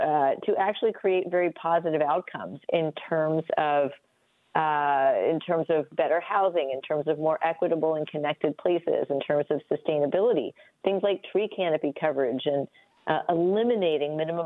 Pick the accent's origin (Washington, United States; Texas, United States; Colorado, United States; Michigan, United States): Texas, United States; Houston; born or raised there